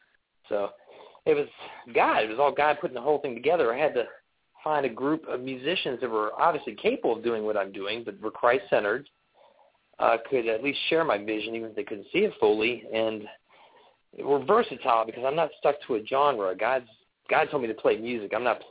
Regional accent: Maryland, United States; Oh, I grew up in Maryland, in the D.C. Area of Maryland.

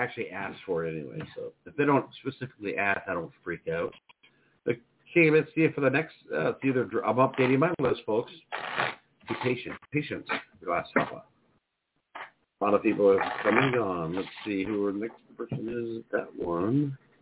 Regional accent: Minnesota, United States; We're from Minnesota, and I am a hockey fan, and I love college hockey.

